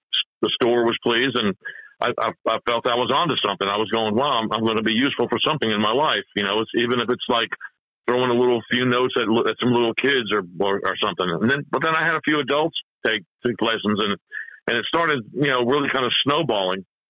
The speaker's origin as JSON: {"language": "English", "region": "New Jersey", "country": "United States", "tie": "born or raised there", "said": "Now, my mom was from Atlanta, but I was born in New Jersey, and I was taking lessons as a kid because another kid down the street was doing it."}